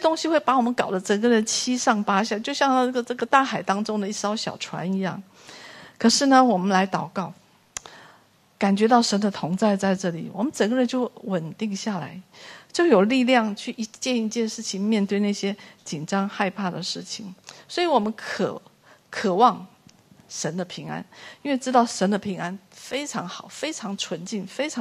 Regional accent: China

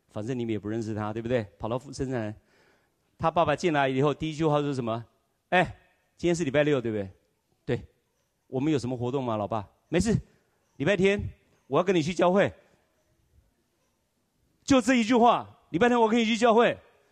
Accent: Taiwan; 这个我们从台湾来，对不对？

